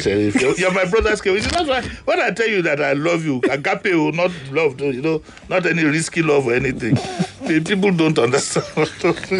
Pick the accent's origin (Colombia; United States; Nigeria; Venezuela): Nigeria; But I'm a Nigerian. I'm a patriotic Nigerian.